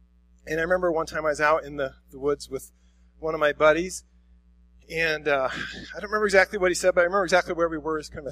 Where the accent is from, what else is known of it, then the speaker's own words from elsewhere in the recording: Council Bluffs, Iowa, United States; So I grew up in Council Bluffs, Iowa, and we were, I don't know, a couple miles from the city, out in the country just a little bit.